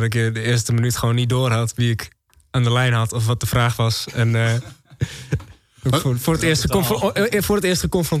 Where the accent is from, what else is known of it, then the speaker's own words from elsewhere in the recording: Heino, Overijssel, Netherlands; Ja, ik ben in Heino opgegroeid.